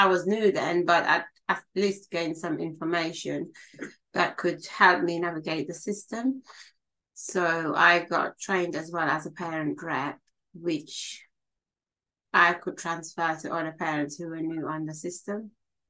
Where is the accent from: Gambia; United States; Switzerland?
Gambia; now in Peterborough, United Kingdom; I am currently the office manager at Family Voice Peterborough. I am originally from the Gambia